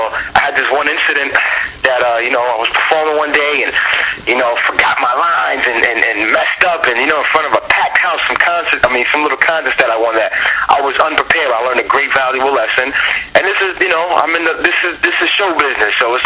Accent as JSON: {"language": "English", "region": "New York", "country": "United States", "tie": "born or raised there", "said": "You know, growing up on the Lower East Side is nothing but different people. So that's a part of my life, definitely."}